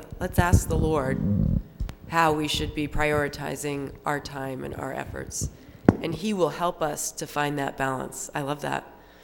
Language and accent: English; Boston, Massachusetts, United States; And I'm from the Boston area, so he was someone that was very important in our lives.